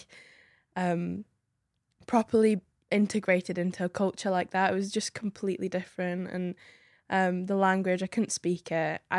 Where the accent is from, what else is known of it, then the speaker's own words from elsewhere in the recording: North West England, United Kingdom; moved away; also born or lived in Mongolia; So I was born in the Lake District. I'm a country girl.